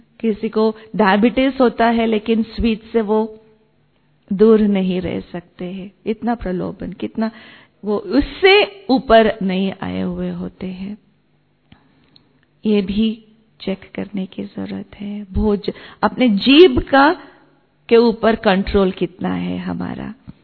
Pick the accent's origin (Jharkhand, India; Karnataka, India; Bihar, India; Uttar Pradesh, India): Karnataka, India; Bangalore; Hindi is a second language; मैं बैंगलोर से हूं, साउथ से हूं, भोजन अलग है, अलग प्रकार का भोजन, अलग प्रकार के वेदर, सब कुछ अलग